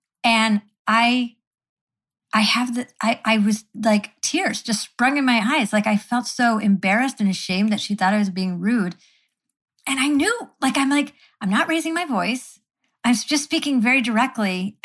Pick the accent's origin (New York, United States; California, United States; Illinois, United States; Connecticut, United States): New York, United States; Syracuse; But I grew up in Syracuse, New York, and we had one of like the top 10 worst zoos in the country.